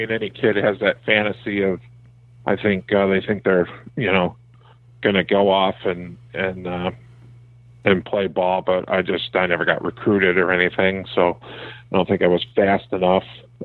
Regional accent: Livonia, Michigan, United States; also born or lived in Detroit, United States; No, we grew up in Livonia.

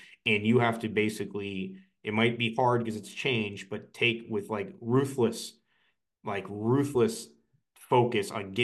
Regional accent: Florida, United States; Now, I grew up in Florida, so I had to Google this word as well when I first read it too.

